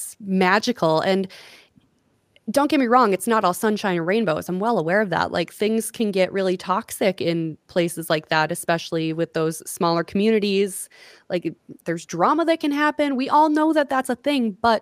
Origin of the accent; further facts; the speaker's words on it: Long Prairie, Minnesota, United States; growing up in Long Prairie, we have a drive-in theater. It's one of the last few remaining in the state.